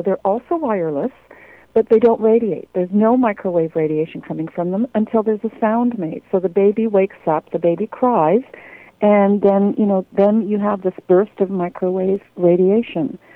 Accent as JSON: {"language": "English", "country": "Canada", "said": "I'm a Canadian scientist"}